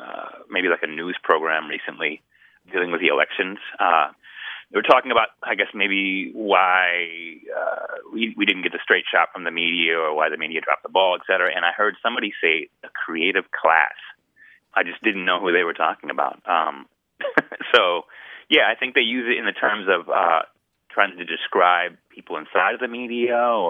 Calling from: California, United States; I'm calling from Northern California, Humboldt State.

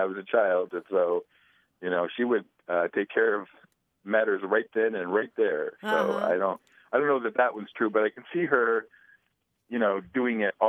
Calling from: Madison, Wisconsin, United States; I'm calling from Madison, Wisconsin.

